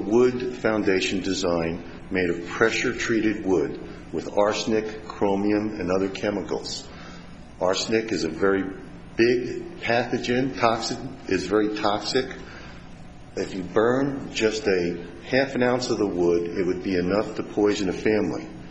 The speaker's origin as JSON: {"language": "English", "town": "Billings", "region": "Montana", "country": "United States", "said": "I'm a lawyer from Billings, Montana."}